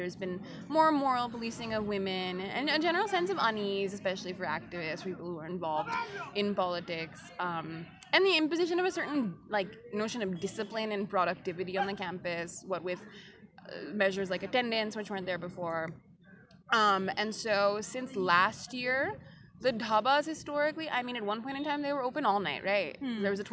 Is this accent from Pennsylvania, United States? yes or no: no; Frenchtown, New Jersey, United States; now in India; I'm from the United States. I'm from Frenchtown, New Jersey.